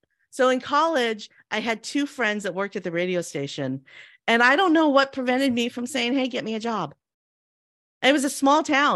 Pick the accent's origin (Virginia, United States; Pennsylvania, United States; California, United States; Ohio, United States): California, United States; I grew up in the Monterey Bay of California